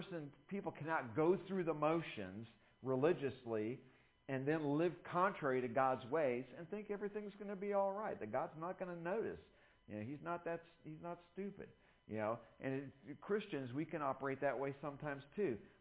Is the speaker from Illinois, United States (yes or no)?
yes; Illinois, United States; as a Yankee, I'm from Illinois, if you're not 10 minutes early, you're late.